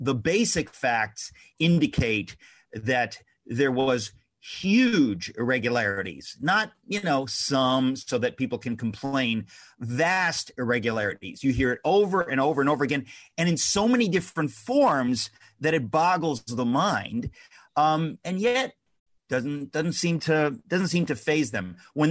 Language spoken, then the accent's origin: English; Jackson Heights, New York, United States; also born or lived in Astoria; I was born in Astoria. I grew up in Jackson Heights.